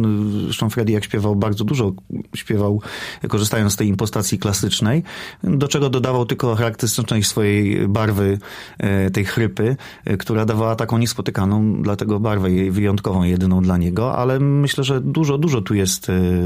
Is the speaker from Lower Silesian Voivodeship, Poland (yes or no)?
yes; Lower Silesian Voivodeship, Poland; also born or lived in Legnica; now in Zielona Góra, Poland; ja nie jestem rdzennym zielonogórzanem. Ja pochodzę z regionu Strzegomia Jawora, z mojej wioseczki. Później w Legnicy chodziłem do szkoły muzycznej i do liceum i tutaj przyszedłem na studia, jeszcze do Wyższej Szkoły Pedagogicznej.